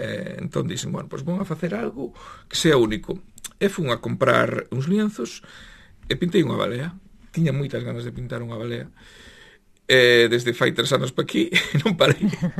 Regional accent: Cee, Galicia, Spain; Pois mira, eu son da Costa da Morte, aínda que traballo aquí na Coruña, dun pobo que ben coñecedes todos, que se chama Cé.

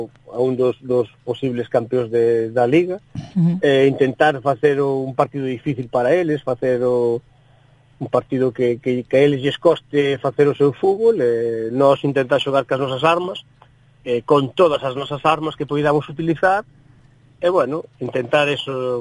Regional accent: Barallobre, Galicia, Spain; para a xente que somos de Barallobre

